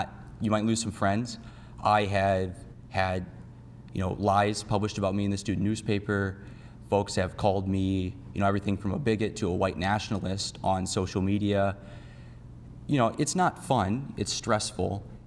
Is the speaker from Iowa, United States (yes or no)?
yes; Sioux Center, Iowa, United States; So I'm from Sioux Center, Iowa, like you noted, which is up in northwest Iowa. I came to Iowa State for economics